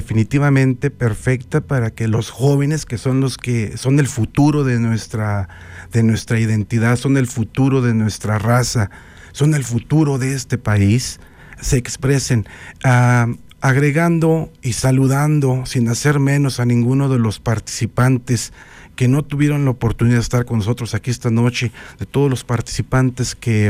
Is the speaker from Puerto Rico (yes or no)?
no; Villa García, Zacatecas, Mexico; En mi pueblo, en Villa García, Zacatecas, mis abuelos, antepasados